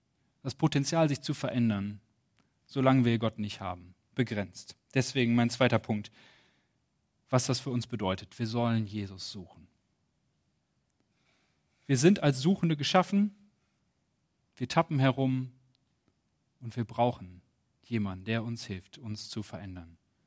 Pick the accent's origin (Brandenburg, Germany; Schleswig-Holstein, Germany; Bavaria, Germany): Brandenburg, Germany; Potsdam; dass wir einander mit Respekt begegnen sollen als Potsdamer.